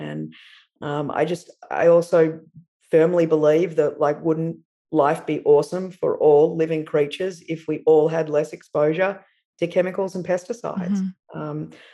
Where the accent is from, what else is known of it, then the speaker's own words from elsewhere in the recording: Australia; now in Napa Valley, United States; So I am an Australian native. I moved to California in 2013